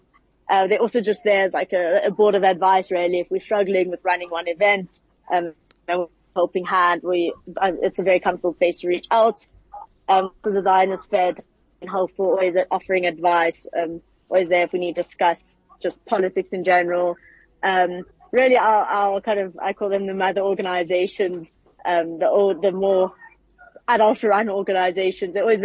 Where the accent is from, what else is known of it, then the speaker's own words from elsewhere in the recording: South Africa; We are South African Jews, we are Jewish South Africans.